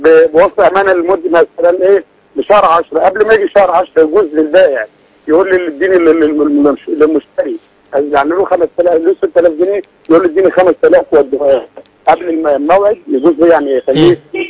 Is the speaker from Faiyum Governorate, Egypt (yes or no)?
yes; Faiyum, Faiyum Governorate, Egypt; now in Cairo, Egypt; أنا أساسا من الفيوم وقعدت في القاهرة